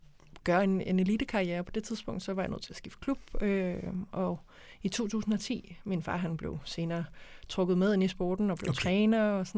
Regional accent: Roskilde, Zealand, Denmark; Jeg er født og opvokset i Roskilde

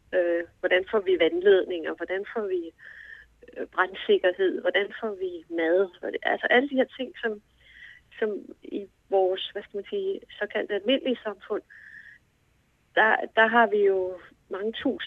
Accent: Copenhagen, Capital Region of Denmark, Denmark; Altså, jeg er vokset op i København, siden jeg var 9 år

